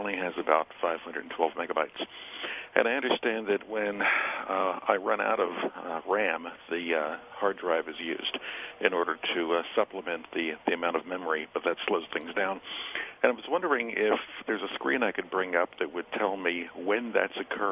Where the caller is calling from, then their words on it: Pottstown, Pennsylvania, United States; Yes, I'm calling from Pottstown, Pennsylvania.